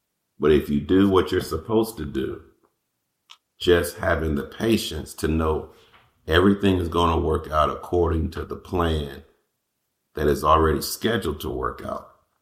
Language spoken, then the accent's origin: English; Houston, Texas, United States; Grew up on the east side of Houston in a nice neighborhood. And we were outside of the city, but yet closer to the city. And so it was kind of city, rural at the same time.